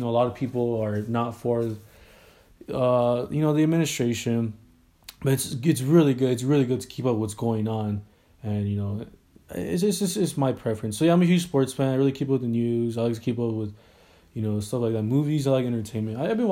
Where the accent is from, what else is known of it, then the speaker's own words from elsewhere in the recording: California, United States; I'm from California.